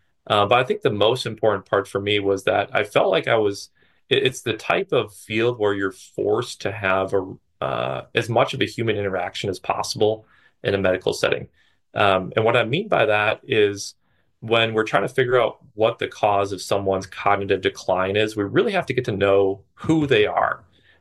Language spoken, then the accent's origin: English; Minnesota, United States; get accepted to my home state, University of Minnesota.